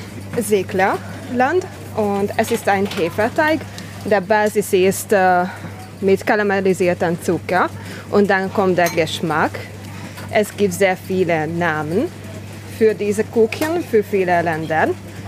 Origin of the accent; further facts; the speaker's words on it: Budapest, Hungary; German is a second language; Wir kommen aus Ungarn, Budapest.